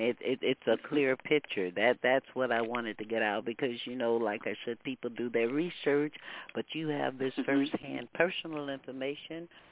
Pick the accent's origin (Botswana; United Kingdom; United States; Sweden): United States; Houston, Texas; And, you know, coming out of Texas my family is like in Lake Jackson, Arlington, Angleton, but I grew up in Houston